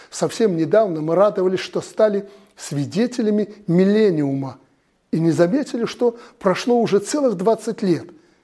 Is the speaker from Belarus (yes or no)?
yes; Belarus; все мы, белорусы, являемся людьми одной судьбы